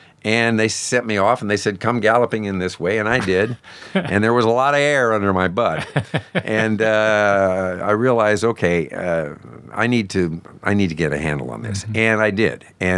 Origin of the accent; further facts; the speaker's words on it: California, United States; But I'm born and raised in California, mm-hmm. so that's as far west as you can get, unless you're talking Hawaii.